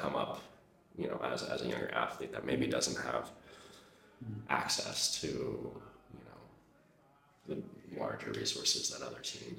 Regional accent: Ireland; I mean, I'm, as of right now, the first and only Irish freestyle

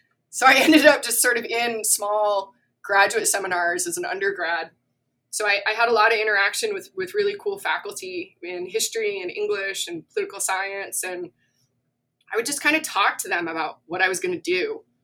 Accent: Wyoming, United States; disappointed I didn't get to go further away from my hometown. And so I spent most of my time at the University of Wyoming trying to get out of Wyoming.

